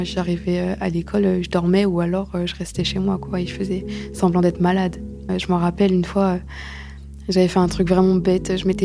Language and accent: French; Sceaux, Île-de-France, France; j'ai 17 ans et j'ai décroché l'école il y a un an. J'ai grandi à Sceaux dans le 92.